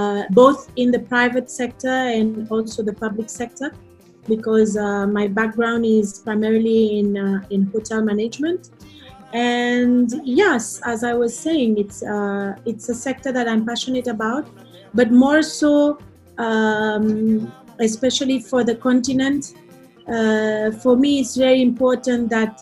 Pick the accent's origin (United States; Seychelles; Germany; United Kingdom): Seychelles; As you know, I'm from Seychelles, and Seychelles, as you know, is a country that tourism is our bread and butter.